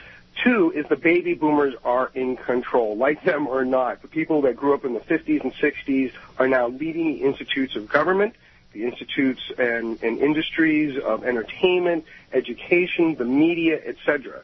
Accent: Massachusetts, United States; I'm from Massachusetts. Tip O'Neill was my political mentor.

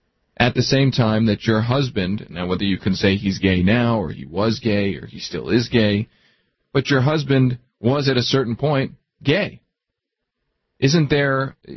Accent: East Coast, United States; I mean, I grew up on the East Coast, and you know, you'd sort of use it when you were a kid.

